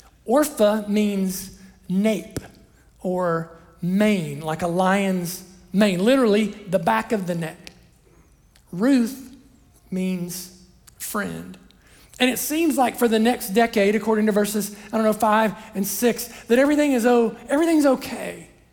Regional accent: Ohio, United States; Where I grew up in Southern Ohio, we would have called her Sugar, right? Actually, we don't even use the R, just Sugar, right?

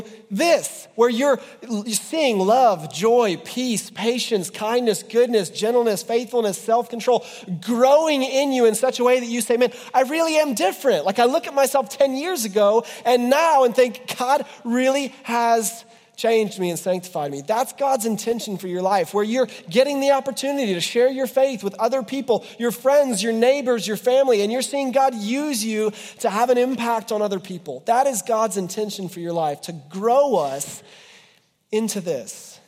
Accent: Ohio, United States; Guys, I grew up in the Midwest. I grew up in Western Ohio on a creek in the, with the woods and the farms, right?

